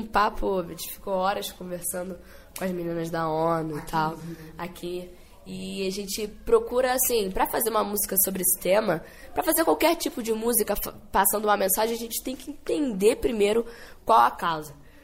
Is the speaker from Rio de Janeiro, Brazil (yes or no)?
yes; Rio de Janeiro, Brazil; Todos nós nascemos na favela. Eu sou da Praça Seca, eu morei lá por muito tempo, quer dizer, minha vida inteira. E eu ficava numa comunidade lá perto, que é a Rua Quiririm, onde eu cresci, eu fui criada lá.